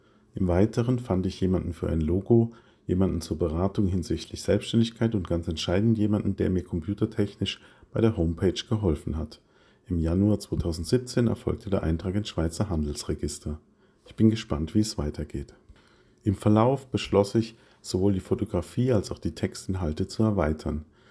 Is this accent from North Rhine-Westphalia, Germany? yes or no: no; Wiesloch, Baden-Württemberg, Germany; also born or lived in Mannheim; In Monnem gebohrt. Für Nicht-Mannheimer, ich wurde in Mannheim geboren. Und dann in Wiesloch, der schon von … besungenen Weltstadt mit Herz aufgewachsen